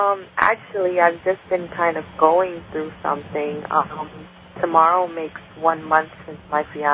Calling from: New York, United States; I'm calling from New York, and my birth month is September.

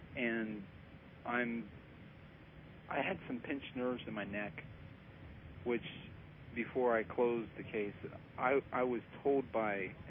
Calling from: Ohio, United States

